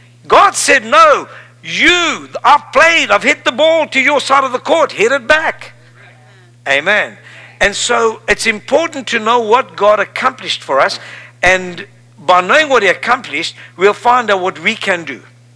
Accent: South Africa; I mean, I'm from Africa. Come on. I'm from the lowest part in Africa. Like Lodabar, I'm from South Africa. I mean, south. If you'd push me another foot, I was in the ocean.

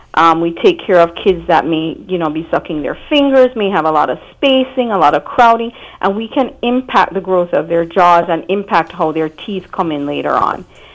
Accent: Jamaica; moved away as an adult; now in Port St. Lucie, United States; for approximately 16 years, since 2006, and I am originally from Jamaica, and made it here to Port St. Lucie after I completed my orthodontic program in Washington, D.C. at Howard University.

